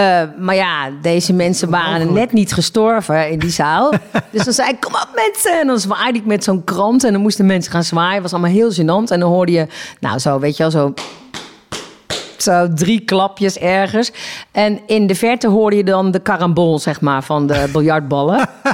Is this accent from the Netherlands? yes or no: yes; Eindhoven, North Brabant, Netherlands; Ik kom uit Eindhoven. Reuzel is een dorpje. Dat ligt er helemaal onder bij de Belgische grens.